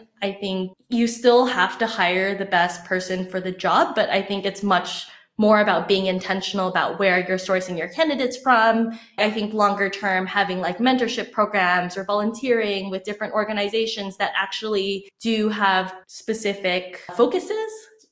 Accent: California, United States; And for me, growing up in Silicon Valley and being around, you know, tech

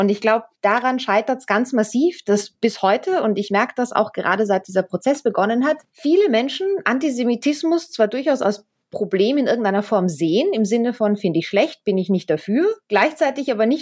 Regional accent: Austria; ich komme selbst ja aus Österreich

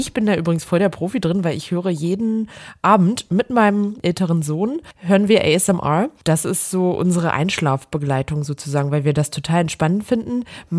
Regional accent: Saxony-Anhalt, Germany; Der Fall spielte sich nämlich in Salzwedel ab und das ist tatsächlich in der Nähe von dem Ort, wo ich aufgewachsen bin, gar nicht so weit entfernt

